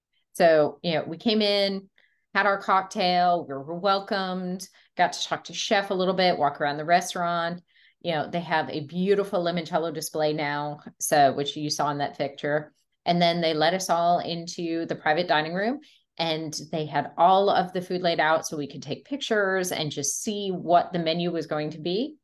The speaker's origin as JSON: {"language": "English", "region": "Ohio", "country": "United States", "said": "I am not Italian. I'm from Ohio. My accent will stink, so bear with me."}